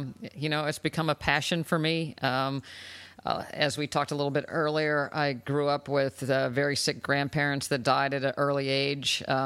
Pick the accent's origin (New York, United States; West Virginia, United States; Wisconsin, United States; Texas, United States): West Virginia, United States; I grew up in West Virginia, you know, eating lard and fruit in a pie with tons of sugar.